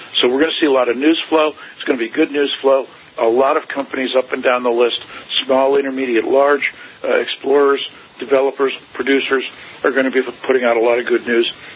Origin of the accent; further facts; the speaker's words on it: Pittsburgh, Pennsylvania, United States; I grew up in Pittsburgh in the 1970s when Chuck Knoll was the coach of the Steelers.